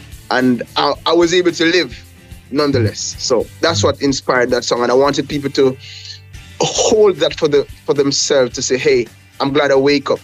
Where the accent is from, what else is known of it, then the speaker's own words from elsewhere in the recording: Falmouth, Trelawny, Jamaica; also born or lived in Montego Bay; I'm originally from Jamaica. I was born in Montego Bay and I grew up in Falmouth and went to Harrison Memorial High School in Montego Bay.